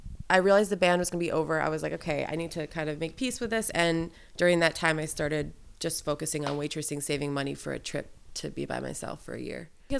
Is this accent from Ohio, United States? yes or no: no; Syracuse, New York, United States; there's something to be said for that in terms of creating art and growing up in Syracuse. It's like you're indoors for 2/3 of the year.